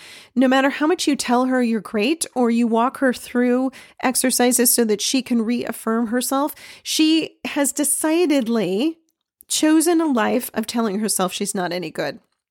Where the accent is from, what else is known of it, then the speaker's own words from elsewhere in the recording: California, United States; I'm from California. Okay. So in Los Angeles, oh my gosh, there are a lot of egos there